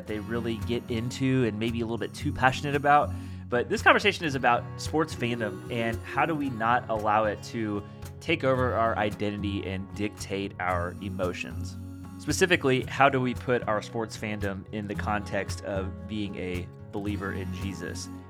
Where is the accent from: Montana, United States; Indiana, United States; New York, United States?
Indiana, United States; Yeah, I guess by default, I'm a Pacers fan because I'm from Indiana.